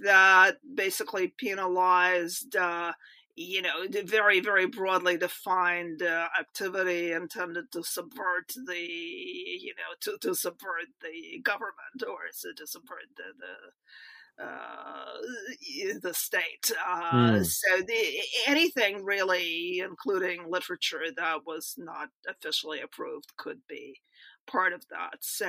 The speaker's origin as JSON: {"language": "English", "region": "Moscow", "country": "Russia", "tie": "born or raised there", "said": "Yeah, I was in Moscow. I actually have a book that was published in 1989 called Growing Up in Moscow."}